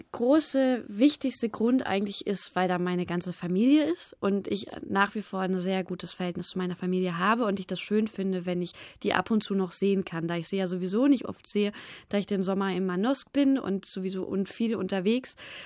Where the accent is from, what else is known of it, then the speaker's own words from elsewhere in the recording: Bavaria, Germany; also born or lived in Cologne / Berlin; Ich bin zwar in Köln geboren, aber habe da so kurz nur gelebt, dass ich da auch keinen direkten Draht zu habe. Dann eben München, Nähe von München aufgewachsen